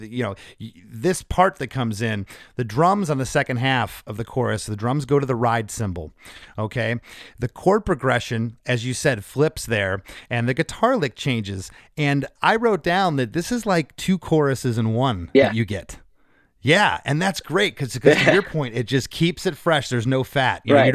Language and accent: English; New Jersey, United States; Come on, I'm from Jersey.